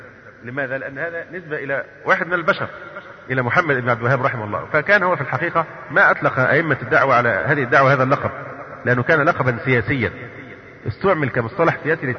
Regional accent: Egypt; نعم يعني كما مثلا لما تيجي جماعة عندنا في مصر

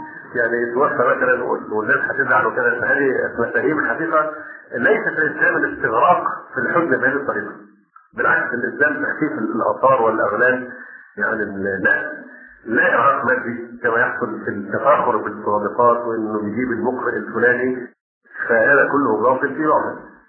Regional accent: Egypt; لا توجد غير عندنا في مصر للأسف الشديد

